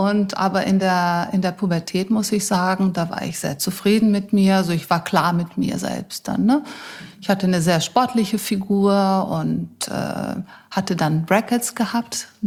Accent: Brazil; Und ich fühle mich als Brasilianerin dann.

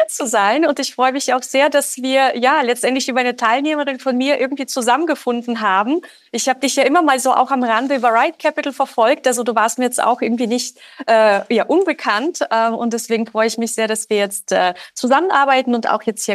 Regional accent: Russia; also born or lived in Czechoslovakia; Also ich komme ja aus super einfachen Verhältnissen. Ich bin in der Tschechoslowakei geboren, in Russland aufgewachsen

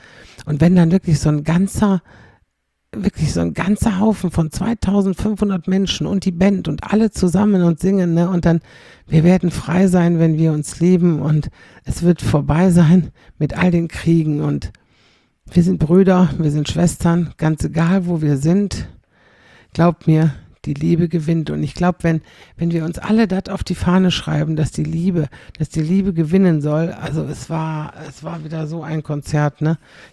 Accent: North Rhine-Westphalia, Germany; dass das eben meine Heimatstadt wäre

